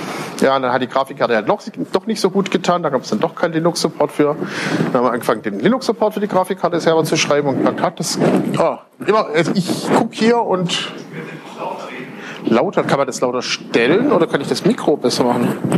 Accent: Tübingen, Baden-Württemberg, Germany; Das hat bei uns in der Schule schon angefangen, obwohl es gar nicht so hieß. Aber bei uns in Tübingen gab es 3 Gymnasien

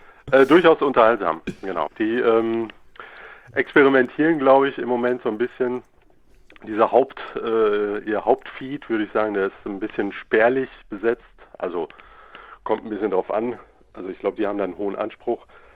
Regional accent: Hesse, Germany; Aus der Nähe von Kassel.

